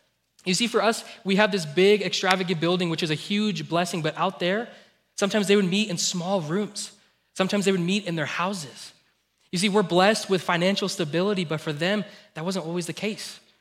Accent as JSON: {"language": "English", "region": "Colorado", "country": "United States", "tie": "born or raised there", "said": "So if you know me, you know that I grew up here in Colorado. I was raised here in Colorado, but my family is actually from India."}